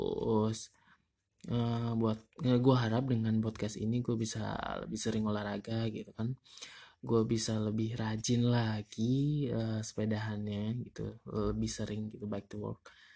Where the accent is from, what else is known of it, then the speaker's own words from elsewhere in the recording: Depok, West Java, Indonesia; By the way, gue dari Depok dan kantor gue di Kuningan, jadi masih naik KRL terus nyambung pakai ojek online gitu atau enggak pakai busway.